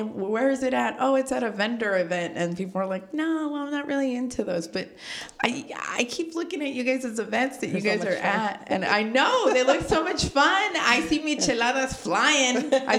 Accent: Vallejo, California, United States; I mean, same, I grew up in Vallejo.

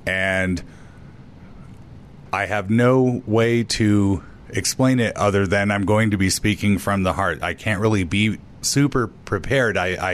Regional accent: Franktown, United States; And I am a cowboy from Franktown.

